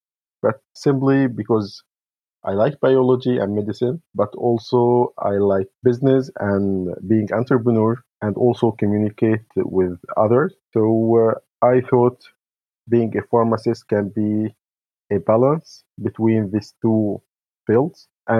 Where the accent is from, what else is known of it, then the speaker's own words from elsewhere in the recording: Syria; English is a second language; now in Netherlands; I'm a pharmacist from Syria, and I'm living here in Netherlands since 2015.